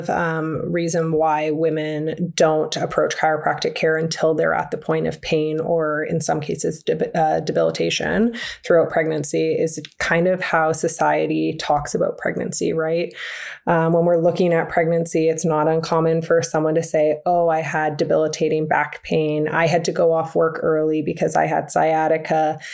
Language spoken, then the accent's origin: English; Canada; I am a Canadian. I live about an hour and a half north of Toronto.